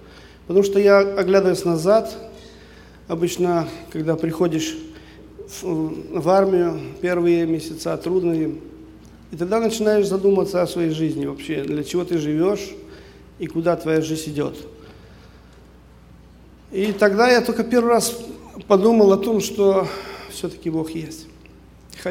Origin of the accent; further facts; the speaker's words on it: Taraz, Jambyl Region, Kazakhstan; born there; Родился я в Казахстане, в городе Джамбули, в христианской семье.